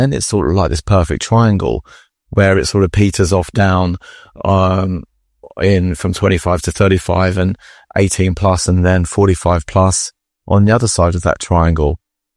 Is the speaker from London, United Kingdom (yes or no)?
yes; Croydon, London, United Kingdom; I grew up in South London, in Croydon in the 90s, in the shadow of AIDS, in a very Greek Orthodox religious heavy family.